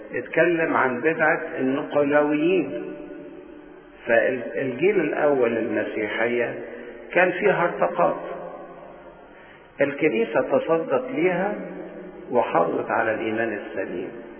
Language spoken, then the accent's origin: Arabic; Egypt; لأننا احنا بنطلبها كحكومة مصرية أو كمصريين لأن ده هو تراث مصر قديم